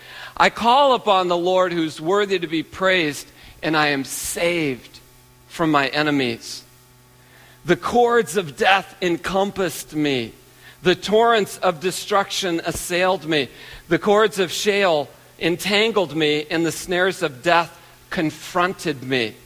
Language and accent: English; Iowa, United States; I am from Iowa, so I know a couple wrestling moves.